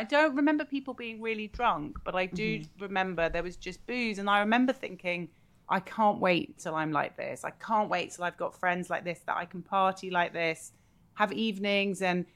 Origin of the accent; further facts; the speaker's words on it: London, United Kingdom; I grew up in London in a big family, and we had lots of parties. My parents are American